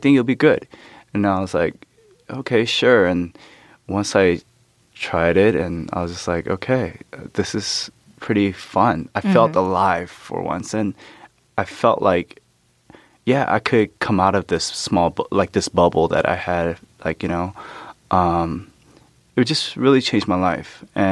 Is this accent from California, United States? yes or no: yes; Oakland, California, United States; also born or lived in Los Angeles; because I was born in Oakland, I grew up with, like, predominantly African-Americans. And I also grew up in L.A.